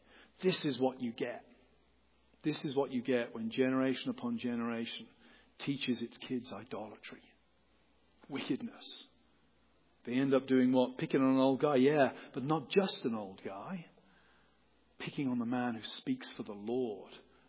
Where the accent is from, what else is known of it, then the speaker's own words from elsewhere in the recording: England, United Kingdom; I'm English.